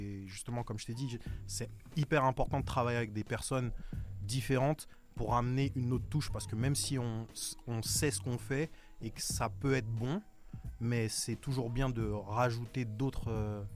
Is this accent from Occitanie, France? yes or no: no; Paris, Île-de-France, France; now in Canada; je viens de Paris déjà à la base, mais je suis parti habiter au Canada